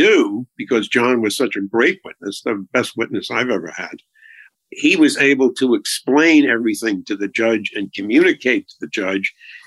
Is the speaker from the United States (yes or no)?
yes; Long Island, New York, United States; born or raised there